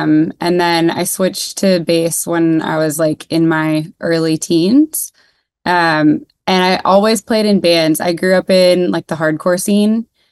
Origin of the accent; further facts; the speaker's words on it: Fullerton, California, United States; I live in LA. I'm from Southern California. I'm from just a little bit south, a little town called Fullerton, which is where like Fender guitars are from.